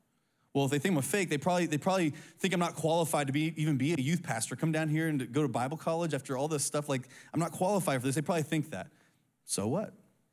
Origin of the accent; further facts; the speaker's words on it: Indiana, United States; now in South Carolina, United States; When I came to CIU in South Carolina, I moved from Indiana.